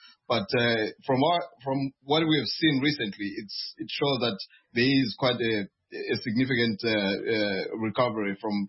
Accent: Zimbabwe; English is a second language; I've lost my accent a bit, so I always try and speak Ndebele rather than speaking English.

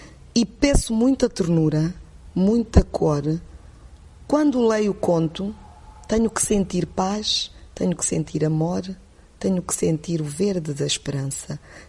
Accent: Angola; Eu sou angolana, não posso deixar de afirmar isso, porque eu vivo isso realmente.

